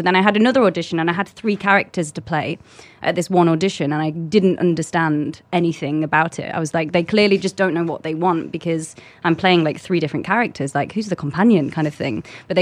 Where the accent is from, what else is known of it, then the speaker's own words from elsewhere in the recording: Blackpool, North West England, United Kingdom; I was born in a place called Blackpool, which basically is the Pleasure Beach